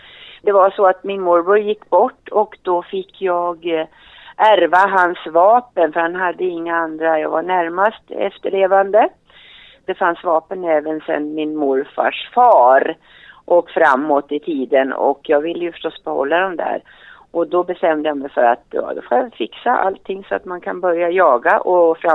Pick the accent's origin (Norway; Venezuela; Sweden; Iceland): Sweden; Stugun, Jämtland County; min jaktliga bakgrund är så att jag härstammar från Jämtland, Stugun, östra Jämtland. Och jag har ju vuxit upp med jakt och fiske och skog och natur förstås under hela min uppväxt.